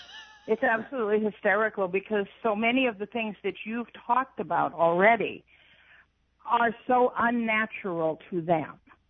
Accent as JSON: {"language": "English", "region": "Midwest", "country": "United States", "accent": "Midwest", "said": "they want to hear my flat Midwest accent"}